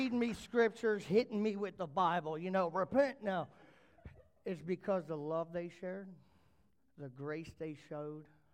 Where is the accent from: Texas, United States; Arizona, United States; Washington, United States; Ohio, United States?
Texas, United States; Denton; I got to tell you guys where I've come from. I grew up in Denton.